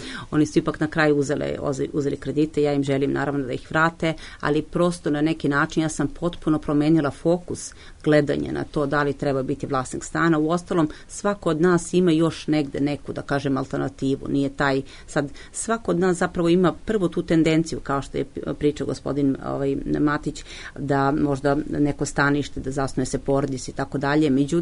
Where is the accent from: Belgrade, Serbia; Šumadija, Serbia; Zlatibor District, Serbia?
Zlatibor District, Serbia; Požega; ja sam, da kažem, iz iz Požege sam, inače iz centralne Srbije, nikada niko od moje generacije, od mojih predaka nije nikada napustio svoje ognjište